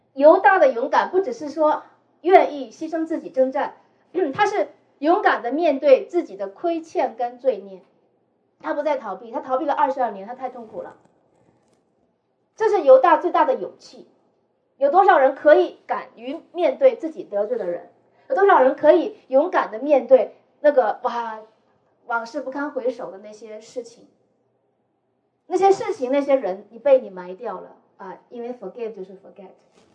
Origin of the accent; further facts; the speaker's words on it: Northeast China, China; 我说你是东北人，我也是东北人